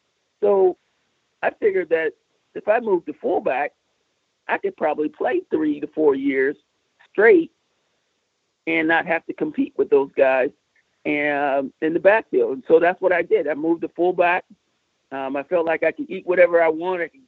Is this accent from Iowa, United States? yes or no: yes; Iowa, United States; how passionate I was to play for my home state and how passionate the fans are about their football here in Iowa City.